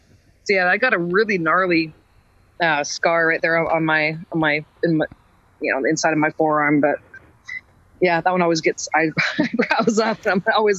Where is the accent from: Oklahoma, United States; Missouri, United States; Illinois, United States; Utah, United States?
Utah, United States; I was fighting with my little brother in my neighbor's yard when we were little kids growing up in Utah.